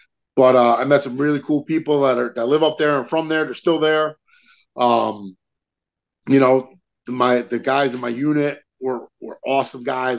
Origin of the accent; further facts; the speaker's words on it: New Jersey, United States; I'm like, "Hey, I'm from New Jersey." You know, as a kid, you know, you relate to that kind of thing.